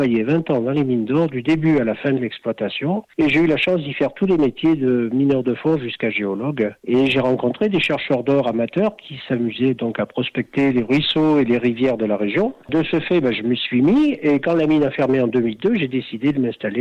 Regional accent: Le Chalard, Nouvelle-Aquitaine, France; born there; En ce qui me concerne, je suis né au Chalard, donc Chalard, mine d'or du Chalard. Lorsque j'étais tout petit, mon père m'a montré qu'il y avait des anciennes mines d'or dans la région.

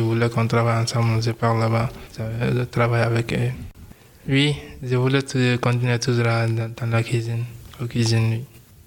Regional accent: Mali; now in Treignac, France; je viens de Mali. J'habite à Trégnac.

